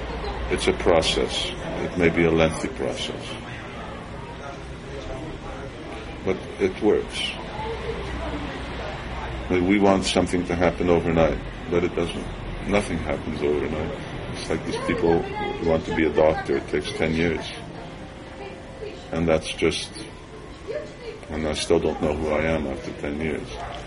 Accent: Hungary; No, no. No, I came from Hungary.

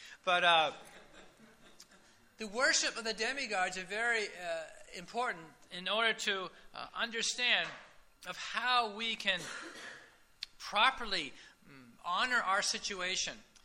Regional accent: the West, United States; I grew up in the Western field in the U.S.

